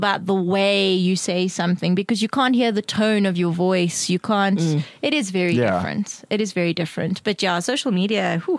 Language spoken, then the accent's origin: English; Alberton, Gauteng, South Africa; I grew up in the South.